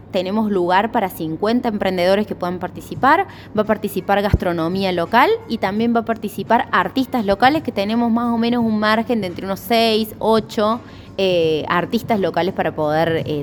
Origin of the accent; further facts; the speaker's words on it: Mendiolaza, Córdoba, Argentina; Nosotros somos de ahí, somos de Mendiolaza